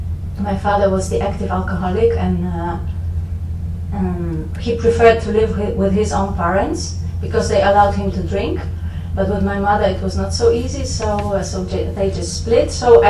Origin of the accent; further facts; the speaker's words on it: Poland; English is a second language; now in Netherlands; I'm Polish, as you may hear. From my accent and from my name, and I live for 16 years in the Netherlands by now, quite a long time.